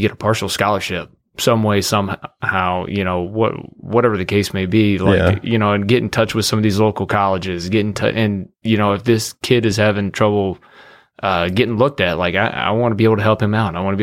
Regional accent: Texas, United States; You know, I'm from Texas. I'm not used to that.

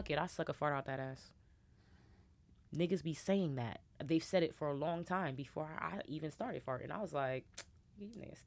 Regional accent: New York, United States; I'm from New York

